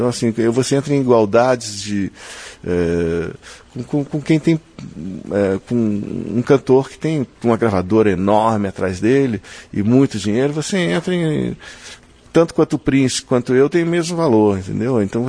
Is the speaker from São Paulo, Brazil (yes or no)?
no; Rio Grande do Sul, Brazil; born there; eu fui patrono da Feira do Livro de uma cidade no interior do Rio Grande do Sul, onde eu nasci.